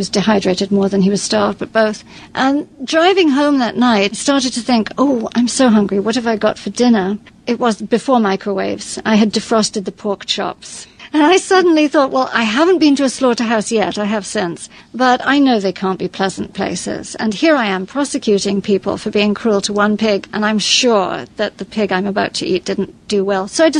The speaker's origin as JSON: {"language": "English", "region": "England", "country": "United Kingdom", "moved": "yes", "lives_now": "Maryland, United States", "said": "No, I'm English originally, but I moved to Maryland."}